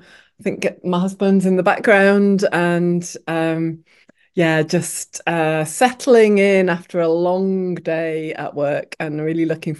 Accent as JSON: {"language": "English", "town": "Sheffield", "region": "Yorkshire and the Humber", "country": "United Kingdom", "tie": "born or raised there", "said": "I'm a Yorkshire lass. I grew up in Yorkshire, in Sheffield. And I grew up there during the time when the steelworks were closing and the mines were closing"}